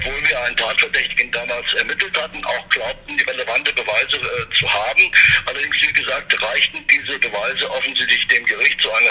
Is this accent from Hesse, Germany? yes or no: yes; Fulda, Hesse, Germany; Ich bin in Fulda geboren und aufgewachsen und letztendlich habe ich eine sehr enge Beziehung zu Fulda.